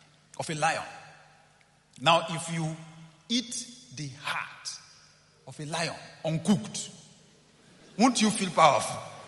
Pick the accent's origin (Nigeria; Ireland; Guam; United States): Nigeria; As a Nigerian, that's a bit foreign to me.